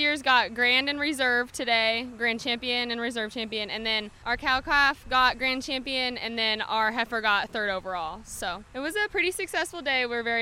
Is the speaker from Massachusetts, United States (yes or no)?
no; Mahomet, Illinois, United States; We are from Mahomet.